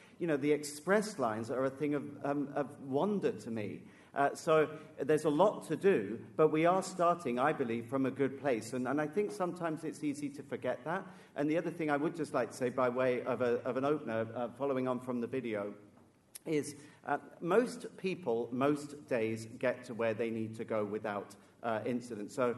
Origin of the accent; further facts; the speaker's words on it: Plymouth, South West England, United Kingdom; now in New York, United States; I'm a kid from Plymouth, right, in the UK. I still pinch myself when I realize that I'm A, living in New York